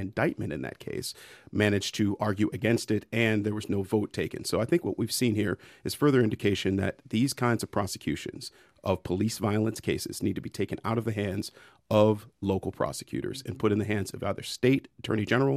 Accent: Cleveland, Ohio, United States; Well, I'd like to bring attention back to my hometown of Cleveland

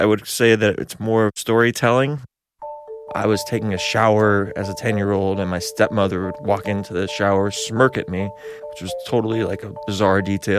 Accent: California, United States; I grew up in Inland Empire, California, watched a lot of television

